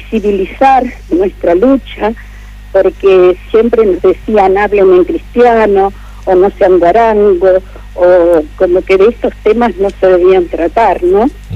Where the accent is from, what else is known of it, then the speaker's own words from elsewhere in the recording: Victoria, Entre Ríos, Argentina; born there; now in Paraná, Argentina; Yo soy nacida en la ciudad de Victoria. Y estoy radicada en Paraná de hace muchísimos años. Pertenezco a, por parte materna y paterna, a pueblo de la nación guaraní de Entre Ríos.